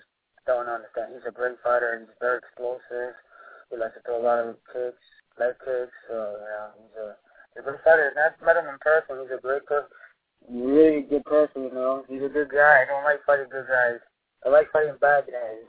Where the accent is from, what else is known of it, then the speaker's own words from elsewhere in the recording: Venice, Florida, United States; my hometown in Venice, that's it. You know, I don't have to travel. You know, I like to stay in Florida and fight.